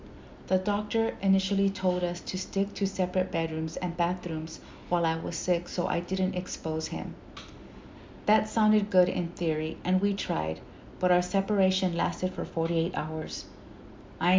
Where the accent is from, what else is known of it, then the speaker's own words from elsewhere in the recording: the South, United States; Somehow, maybe because I'm from the South, I became obsessed with taking a trip to Charleston, South Carolina.